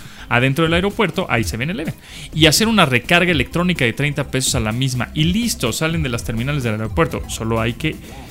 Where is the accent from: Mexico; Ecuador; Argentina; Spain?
Mexico; Monterrey, Nuevo León; soy de Monterrey, Nuevo León. La ciudad de las montañas.